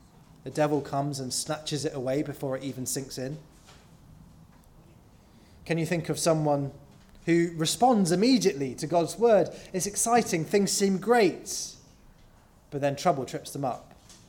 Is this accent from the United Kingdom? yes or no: yes; London, United Kingdom; When I was growing up, I grew up in South London.